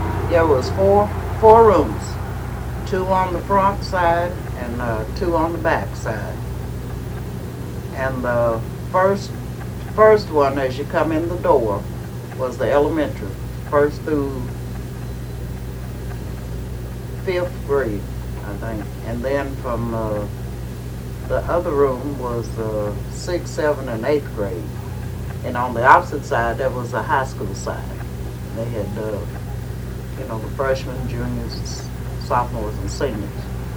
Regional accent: Columbia, Kentucky, United States; born there; I was born in Adair County, Kentucky, Columbia.

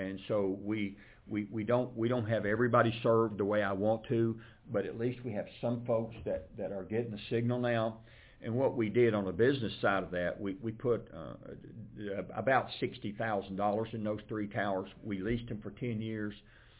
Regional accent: Kentucky, United States; born there; Actually, I was born in Adair County. And I am the youngest of seven children.

